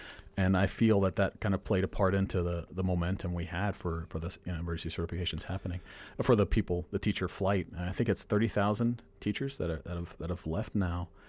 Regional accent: Harlem, New York, United States; I'm from Harlem, New York originally. And when I went to school there, there was one year where we went through four teachers.

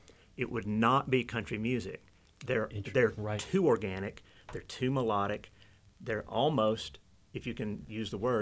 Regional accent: Georgia, United States; I'm from North Georgia, and my hero is Representative John Lewis

